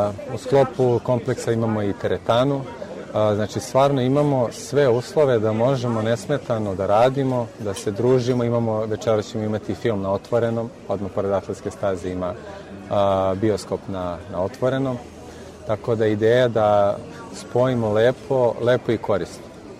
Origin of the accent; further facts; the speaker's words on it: Serbia; konkretno ja dolazim iz Srbije